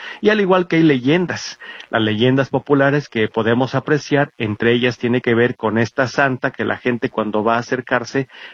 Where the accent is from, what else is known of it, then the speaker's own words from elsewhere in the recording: Guadalajara, Jalisco, Mexico; nos han acompañado a lo largo de nuestro memorial como jaliscienses, pero particularmente como tapatíos